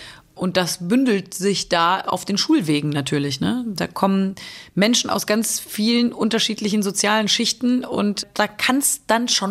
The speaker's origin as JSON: {"language": "German", "town": "Cologne", "region": "North Rhine-Westphalia", "country": "Germany", "said": "Naja, als Kölnerin möchte man gerne, dass Köln als Geburtsort auch im Pass steht."}